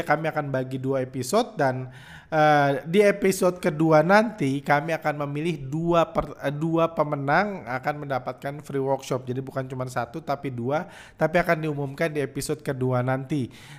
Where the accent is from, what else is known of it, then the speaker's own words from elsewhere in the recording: Bandung, West Java, Indonesia; also born or lived in Jakarta / Brazil; Saya lahir di Jakarta, terus tinggal di Bandung. Udah itu saya ke Brazil, udah itu ke Indonesia lagi waktu kuliah. Saya kuliah di Bandung, di Parahyangan, jurusan manajemen keuangan.